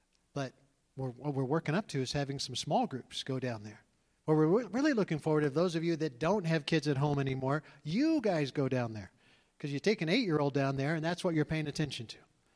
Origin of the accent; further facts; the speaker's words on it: New York, United States; born there; it was the hospital I was born in New York.